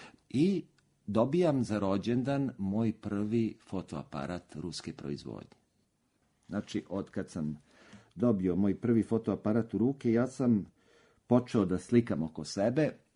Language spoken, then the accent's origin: Serbian; Belgrade, Serbia; Ja sam odrastao na Konjarniku, u Šumicama. To je jedan novi deo Beograda koji je potpuno izgrađen 60. i 70. godina. Jedno moderno naselje sa svim ondašnjim komforom. Mi smo živjeli u lepom modernom stanu